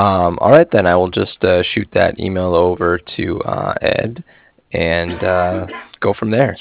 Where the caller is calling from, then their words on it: Cardiff, Wales, United Kingdom; I was calling from Cardiff